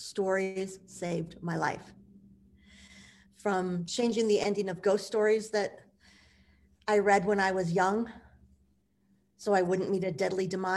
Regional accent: Las Vegas, Nevada, United States; I was born and raised in Las Vegas. It's my town.

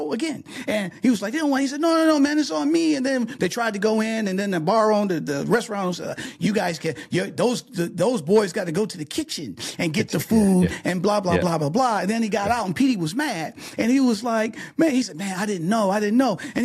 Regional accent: Detroit, Michigan, United States; Remember, I grew up in Detroit.

